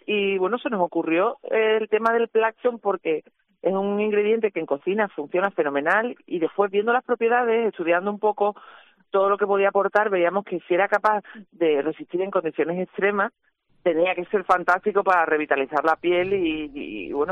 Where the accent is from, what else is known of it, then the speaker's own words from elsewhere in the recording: Cádiz, Andalusia, Spain; Porque vivimos las dos en Cádiz, yo soy gaditana, y Cádiz es luz, Cádiz es mar